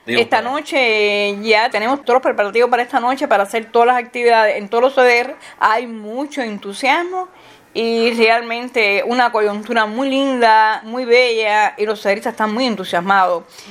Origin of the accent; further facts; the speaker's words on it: Turín, Cuba; born there; Yo comencé en Turín, una zona de campo donde yo nací. Yo tenía 14 años, que fue cuando yo ingresé a los CDR.